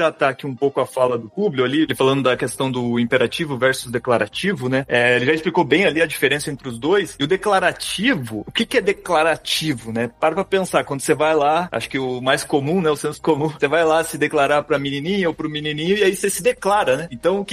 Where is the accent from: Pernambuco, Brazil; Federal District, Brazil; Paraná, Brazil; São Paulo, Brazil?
Paraná, Brazil; Curitiba; Você sabe que eu sou de Curitiba e aqui, de vez em quando vem uns carioca pra cá